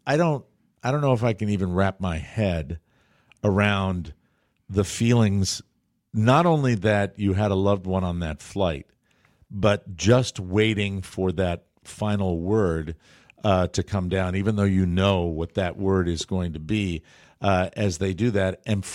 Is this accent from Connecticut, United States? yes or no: yes; Connecticut, United States; a night flight, I think, coming from New York up to Bradley International Airport up in, outside of my hometown.